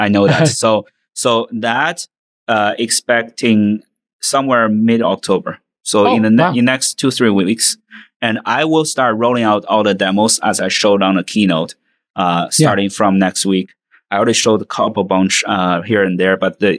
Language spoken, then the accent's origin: English; Xi'an, Shaanxi, China; English is a second language; I grew up in Xi'an, where the Terracotta Warrior is.